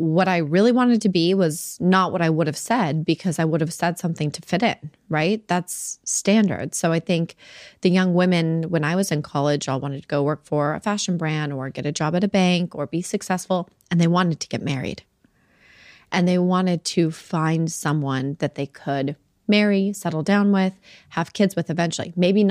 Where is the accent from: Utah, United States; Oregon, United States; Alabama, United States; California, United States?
Utah, United States; Salt Lake City; I've watched over the years women I grew up with in Salt Lake City